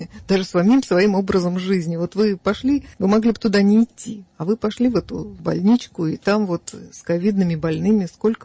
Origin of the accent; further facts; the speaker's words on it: Siberia, Russia; хоть я и сибирячка